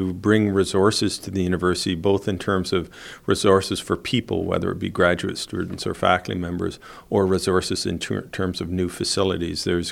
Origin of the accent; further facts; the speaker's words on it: Winnipeg, Manitoba, Canada; Well, you know, I grew up in Winnipeg, and so Lethbridge is certainly windy, but Winnipeg is certainly also called the windy city of Canada.